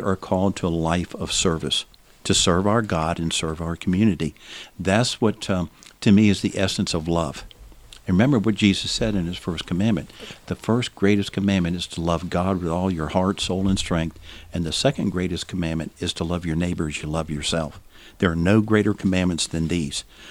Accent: North Carolina, United States; as a young man growing up in Craven County, North Carolina

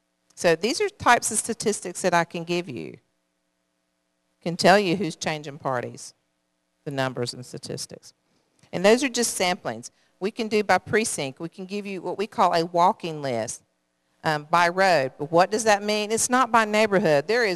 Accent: Shelby, North Carolina, United States; I'm from Shelby, North Carolina, where I started in elections in February 2008.

